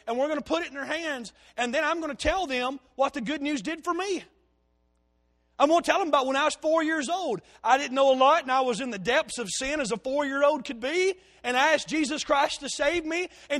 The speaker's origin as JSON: {"language": "English", "region": "the South", "country": "United States", "said": "Now, folks, I'm from the South."}